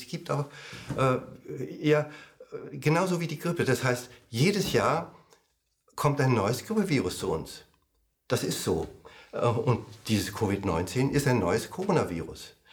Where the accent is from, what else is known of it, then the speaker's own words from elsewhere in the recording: Thailand; now in Germany; Ich liebe meine Heimat Thailand und ich bin auch Thailänder geblieben, lange, lange Zeit. auch nachdem ich deutscher Beamter geworden bin, war ich Thailänder. Und ich habe die deutsche Staatsangehörigkeit erst angenommen vor 2 Jahren. Da bin ich deutscher Bürger